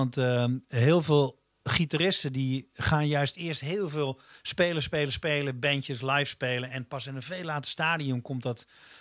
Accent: Wierden, Overijssel, Netherlands; also born or lived in Almelo; ik ben geboren in Almelo en ik heb eigenlijk mijn jeugd doorgebracht in Wierden.

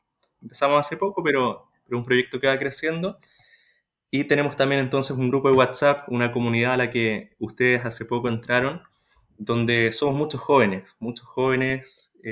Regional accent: Chile; Soy de Chile, quizá ya lo habrán notado por mi acento.

